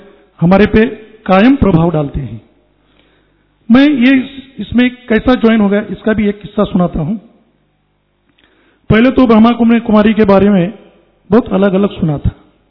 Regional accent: Aurangabad, Maharashtra, India; मैं औरंगाबाद से हूं तो SIDCO 3 वहां से आया हूं

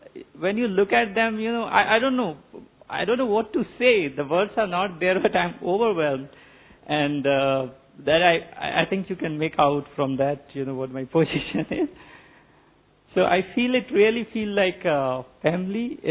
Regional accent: Pune, Maharashtra, India; I came from Pune.

